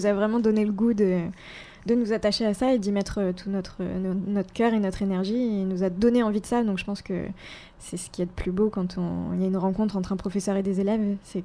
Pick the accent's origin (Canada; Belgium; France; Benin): France; Reims, Grand Est; je parlais plutôt de mes professeurs quand j'étais petite, du coup, à Reims, parce que je viens de Reims.